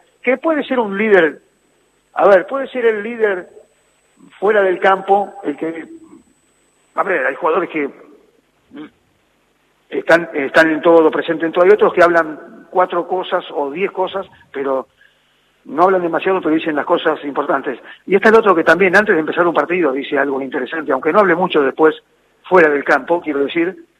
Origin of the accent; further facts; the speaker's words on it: Argentina; como argentino